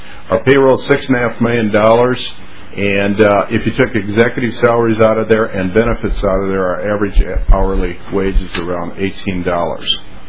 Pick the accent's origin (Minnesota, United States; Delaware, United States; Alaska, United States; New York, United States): Minnesota, United States; Worthington; I'm from Worthington, Minnesota. Went to school at Iowa State University and picked up my master's here at the University of Minnesota.